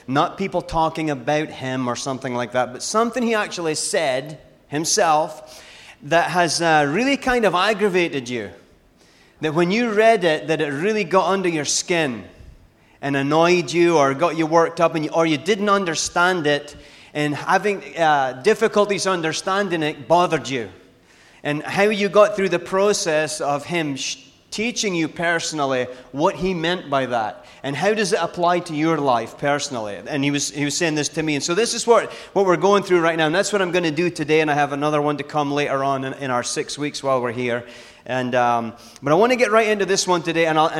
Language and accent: English; Texas, United States; accent: Texas; now in Panama; learning Spanish while we've been in Panama, and it's probably messed my Texas accent up a little bit.